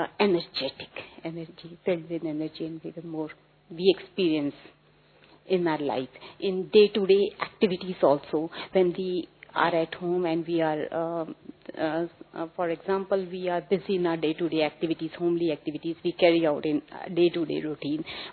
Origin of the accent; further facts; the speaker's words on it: Vienna, Austria; English is a second language; I am from Vienna, Austria, and I am for the first time here in Madhuban